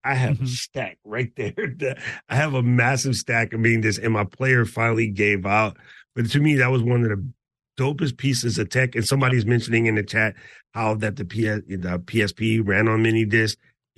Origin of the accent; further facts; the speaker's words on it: East Coast, United States; now in Hawaii, United States; And, growing up in the East Coast, like I was around bad people that actually knew how to drive. In Hawaii, they're bad people that can't drive.